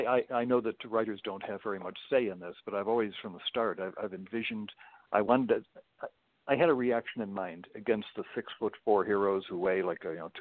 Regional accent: Buffalo, New York, United States; born there; I was born in Buffalo

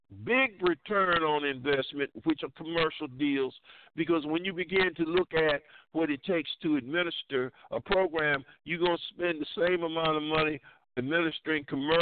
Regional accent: Dillon, South Carolina, United States; me coming from a very small rural town in South Carolina, where I grew up near Myrtle Beach, South Carolina, from a small rural town of Dillon, South Carolina

